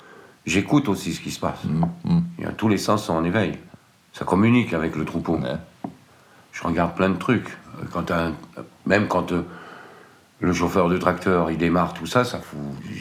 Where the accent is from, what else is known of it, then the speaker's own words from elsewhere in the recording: Normandy, France; born there; quand j'étais petit, je suis né en Normandie